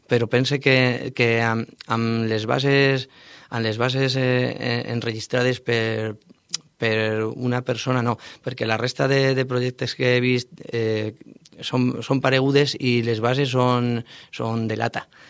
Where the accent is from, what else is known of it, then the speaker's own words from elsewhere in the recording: Vila-real, Valencian Community, Spain; per a mi és un plaer tocar així al meu poble, al meu poble meu